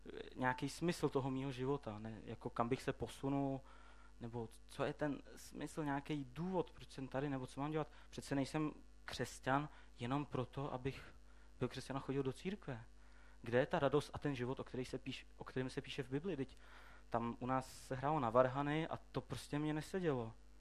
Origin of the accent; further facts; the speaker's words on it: Plzeň, Plzeň Region, Czechia; Já nevím, prostě šel jsem, chodil jsem tam u nás v Plzni do církve